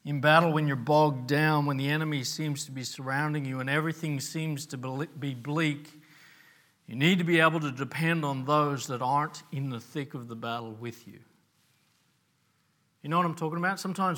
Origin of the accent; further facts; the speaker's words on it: Australia; As an Australian, we can really think, hey, that's great.